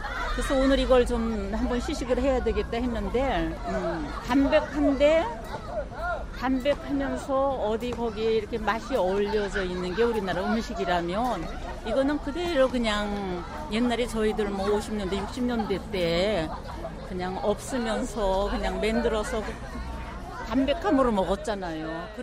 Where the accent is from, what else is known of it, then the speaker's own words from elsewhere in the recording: Cheorwon, Kangwon, North Korea; now in South Korea; 제가 45년생이니까 이북 출신이거든요. 철원 쪽.